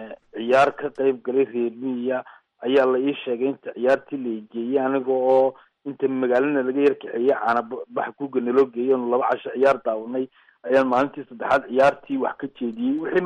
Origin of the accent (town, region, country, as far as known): Buligubadle, Woqooyi Galbeed, Somalia; born there